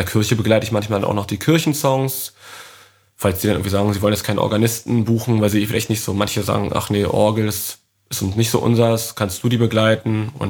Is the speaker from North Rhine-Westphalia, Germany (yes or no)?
no; Berlin, Germany; und man ist mal als Berliner raus aus der Stadt